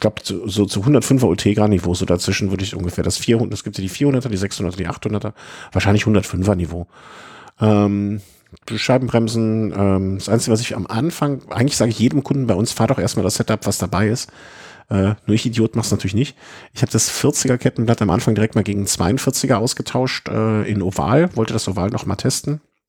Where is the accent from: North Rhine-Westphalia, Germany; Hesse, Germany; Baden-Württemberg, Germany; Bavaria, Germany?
North Rhine-Westphalia, Germany; Cologne; für mich als Kölner auch